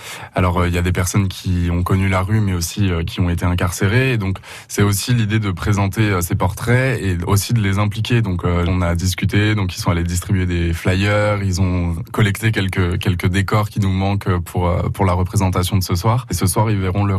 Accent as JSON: {"language": "French", "town": "Paris", "region": "Île-de-France", "country": "France", "said": "moi je suis parisien"}